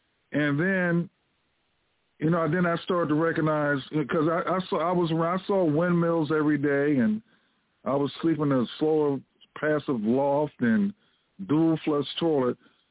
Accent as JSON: {"language": "English", "town": "Washington", "region": "District of Columbia", "country": "United States", "tie": "born or raised there", "said": "I was born in Washington, D.C., raised in D.C., and I'm anti-city other than to go out and hang out with friends."}